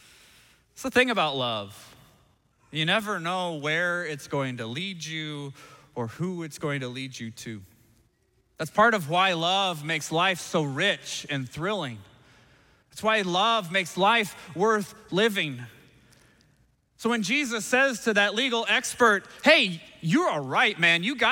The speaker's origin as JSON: {"language": "English", "region": "Nebraska", "country": "United States", "tie": "born or raised there", "said": "I never planned on living in Minnesota, I'm gonna be honest. I grew up in Nebraska"}